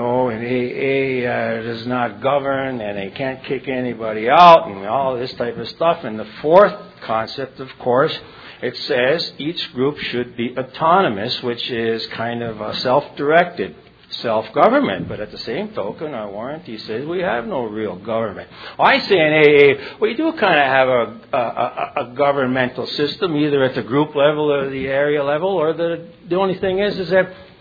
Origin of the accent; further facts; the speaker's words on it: Negaunee, Michigan, United States; The Upper Peninsula, I'm from Nagani, which is a little mining town. Iron mining is what we are. We're up by Lake Superior up in Michigan. We're known as Youpers.